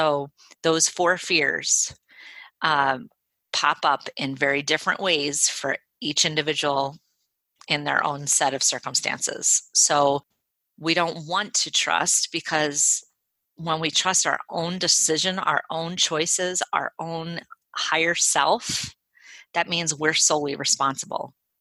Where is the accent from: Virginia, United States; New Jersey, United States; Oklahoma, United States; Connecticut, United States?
New Jersey, United States; And I was from Jersey, and I moved here, and, you know, I was pretending to be a farmer.